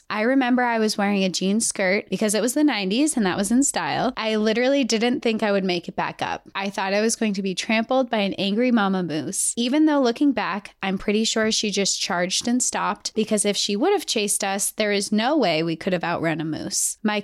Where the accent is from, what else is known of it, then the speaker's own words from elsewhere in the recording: Montana, United States; I was born and raised in Montana, so I have a soft spot for the outdoors. I live in Texas now, but I miss the mountains so much.